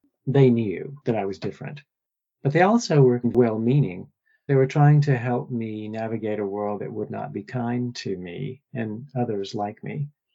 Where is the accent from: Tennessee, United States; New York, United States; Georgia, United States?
Georgia, United States; Warm Springs; now in Washington, D.C., United States; I grew up in Warm Springs, Georgia. You probably know it better as the home of Roosevelt's Little White House. I live in Washington, D.C. now. I have for over three decades.